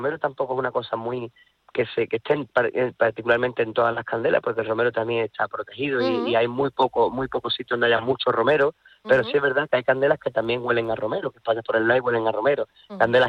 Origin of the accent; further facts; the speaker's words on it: Trigueros, Andalusia, Spain; De algo que me gusta presumir de mi pueblo es de la hospitalidad que tenemos los trigueños durante el mes de enero